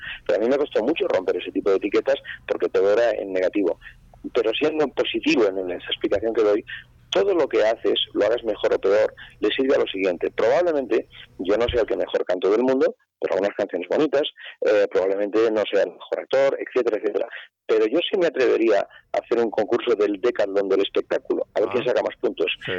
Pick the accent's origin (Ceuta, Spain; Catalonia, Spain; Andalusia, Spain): Catalonia, Spain; Barcelona; solamente llegaban las imágenes del partido de Barcelona, de donde yo soy